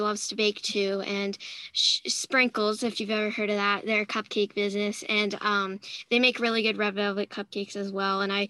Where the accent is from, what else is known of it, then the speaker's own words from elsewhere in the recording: Boise, Idaho, United States; Like Stephanie said, I'm the founder of Another Helping, and I'm from Boise, Idaho.